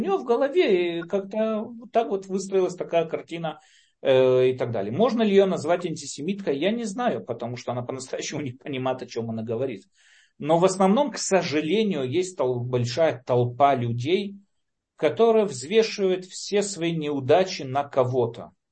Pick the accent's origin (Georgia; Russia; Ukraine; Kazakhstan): Ukraine; Lviv, Lviv Oblast; now in Israel; И по природе вещей я тоже с Украины, я со Львова